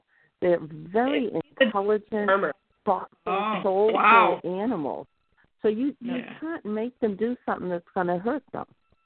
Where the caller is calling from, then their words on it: Esperance, New York, United States; I'm calling from Esperance, New York.